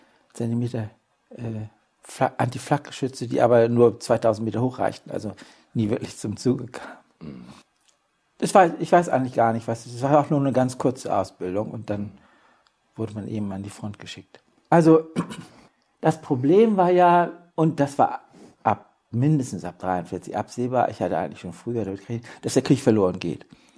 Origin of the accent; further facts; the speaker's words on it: Lüneburg, Lower Saxony, Germany; Ich wusste auch nicht genau, ob Lüneburg, also meine Heimatstadt, nun in der sowjetischen Zone oder in der englischen Zone ist.